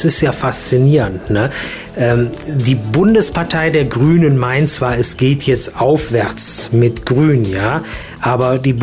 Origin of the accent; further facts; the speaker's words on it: Mainz, Rhineland-Palatinate, Germany; Ja, also ich als Mainzer kann ganz einfach sagen